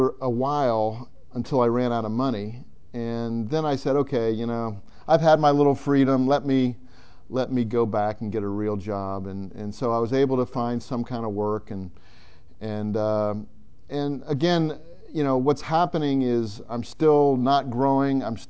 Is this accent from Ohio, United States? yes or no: yes; Ohio, United States; I lived in Ohio. We grew up in Ohio.